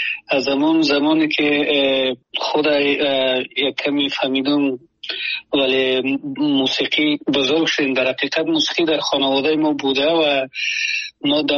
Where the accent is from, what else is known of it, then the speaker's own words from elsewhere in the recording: Afghanistan; moved away as an adult; now in United States; ما جزی همون آدم ها هستیم که از 2022 از افغانستان برآمدیم و آمدیم همین گونه پاکستان و از پاکستان آلمان، و آلمان هم یک نیم سال اونجا بودم و مدتی کوتاه یک پنج ماه میشه که آمدم امریکا و فعلا امریکا هستم.